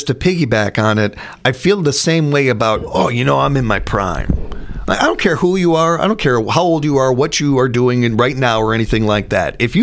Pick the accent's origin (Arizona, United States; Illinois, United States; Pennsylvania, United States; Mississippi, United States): Illinois, United States; Chicago; or mention that I'm from Chicago too